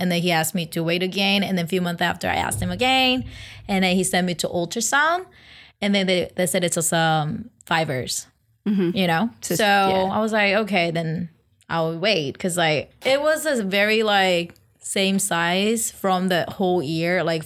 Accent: South Korea; moved away as an adult; now in United States; So, I was born and raised in Korea. I moved here probably 12 years ago, like after I graduated college.

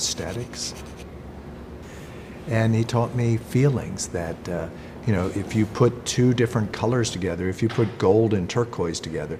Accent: York, Pennsylvania, United States; Growing up in York, I mean, it wasn't too fast of a lifestyle. There was enough time to kind of absorb things.

